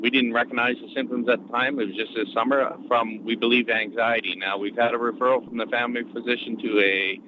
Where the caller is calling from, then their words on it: Ottawa, Ontario, Canada